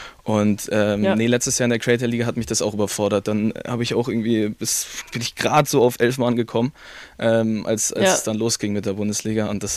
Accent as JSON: {"language": "German", "region": "Bavaria", "country": "Germany", "tie": "born there", "said": "Ja, ich bin ja hier in der Nähe von München geboren."}